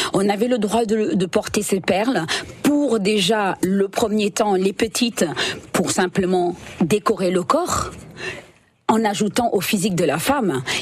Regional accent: Senegal; Une femme, chez nous, au Sénégal, doit toujours sentir bon.

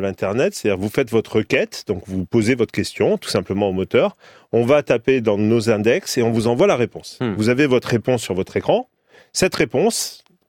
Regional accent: Corsica, France; moi je suis corse

